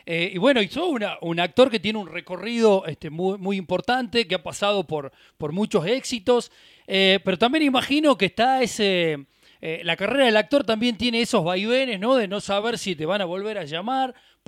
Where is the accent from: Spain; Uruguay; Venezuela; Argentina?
Argentina; cuáles son nuestros rasgos como argentinos, ¿no?